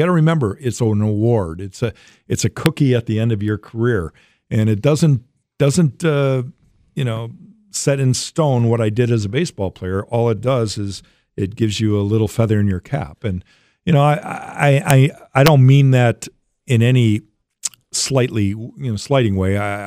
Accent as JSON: {"language": "English", "region": "Minnesota", "country": "United States", "tie": "born or raised there", "said": "Yeah, I was. I grew up in the Twin Cities. My family is very strict Mormons."}